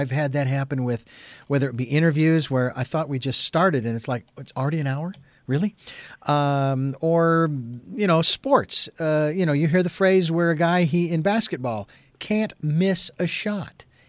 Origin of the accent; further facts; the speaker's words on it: Phoenix, Arizona, United States; moved away as an adult; And you are located in, oh my gosh, my hometown of Phoenix, Arizona.